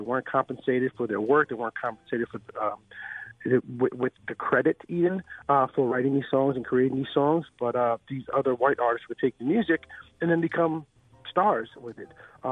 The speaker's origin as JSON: {"language": "English", "region": "New York", "country": "United States", "lives_now": "Los Angeles, United States", "said": "I'm originally from New York."}